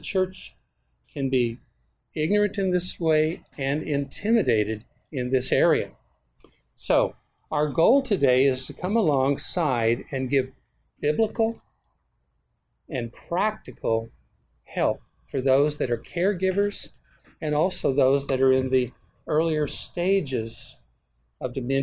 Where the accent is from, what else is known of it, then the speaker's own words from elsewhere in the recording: Arizona, United States; We are from Arizona.